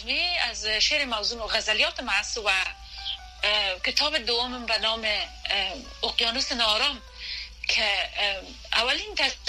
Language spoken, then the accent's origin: Persian; Kabul, Afghanistan; moved away as an adult; در شهر کابل به دنیا آمدیم و دوره مکتب در افغانستان خواند